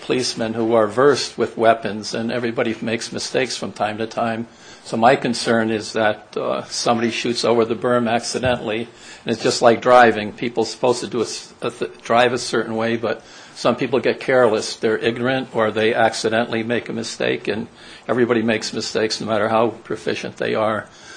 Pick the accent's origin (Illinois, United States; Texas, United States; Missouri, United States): Missouri, United States; Kimberling City; I'm from Kimberling City.